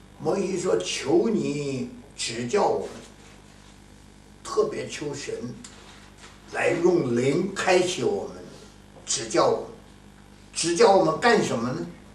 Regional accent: China; 就得磕牙，我们中国人叫磕牙

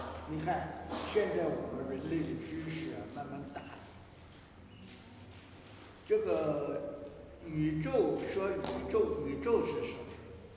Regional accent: China; 我们中国人认识的神、认识的菩萨，都那都小得不得了

